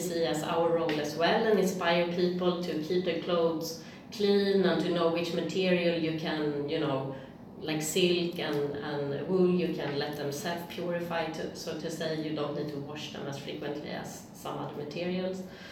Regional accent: Sweden; English is a second language; But really, I grew up in Sweden, so we have a lot of space.

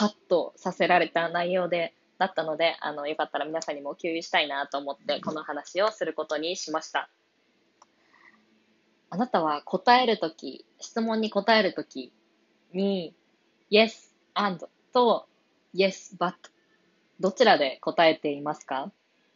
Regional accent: Hiroshima, Japan; 私は広島県の出身で、実家が瀬戸内海のに面したところにあるんですね。だから、まあ、もちろん海が大好きで、海のそばで育ったんですけど

